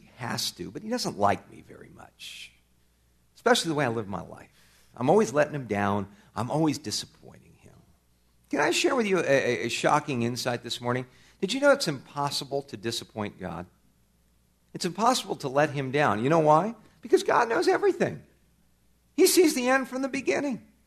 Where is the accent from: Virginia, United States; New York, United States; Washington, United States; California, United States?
California, United States; I grew up in Southern California. I come by this honestly.